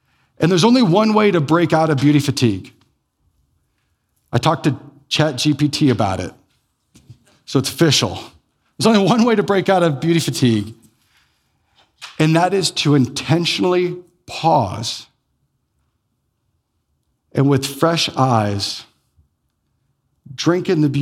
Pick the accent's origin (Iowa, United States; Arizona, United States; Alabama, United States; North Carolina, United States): Iowa, United States; like I'm from Iowa, Like, we're from the Cedar Valley here. It's like flat as a piece of paper around here.